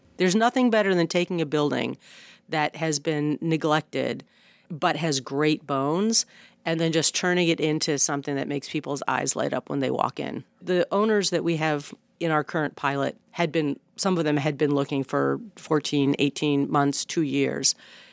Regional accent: Buffalo, New York, United States; I am originally from Buffalo, New York. Go Bills.

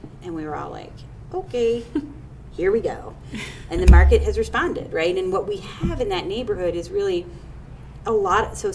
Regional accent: Perry Township, Ohio, United States; I grew up in actually a township. I did. I grew up in Perry Township, which is on 315 North.

